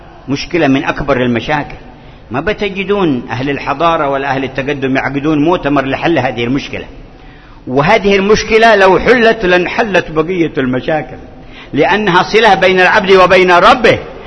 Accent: Hadhramaut, Yemen; فيه عندنا في حضرموت من مواسم الخير

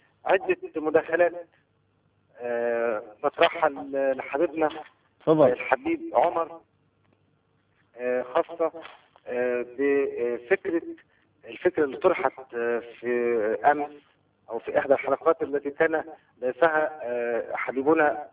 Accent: Egypt; من مصر مصري.

